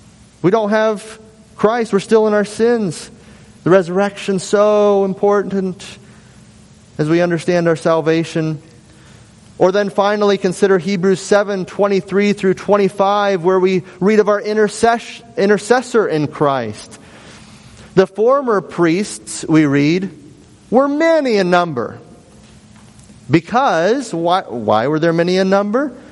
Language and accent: English; Illinois, United States; growing up as an American boy here in central Illinois